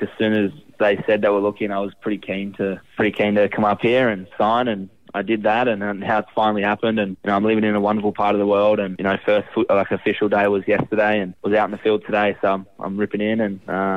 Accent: Northern Beaches, New South Wales, Australia; I'm from the Northern Beaches, so I'm kind of away from the hustle and bustle and the Bondi.

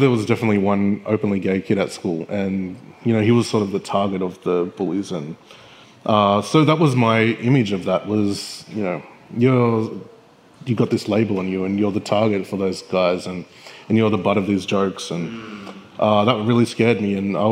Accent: Bega, New South Wales, Australia; Sure. Bega's a very quiet... if you're a teenager, it's a very boring place to be. There's not a lot to do.

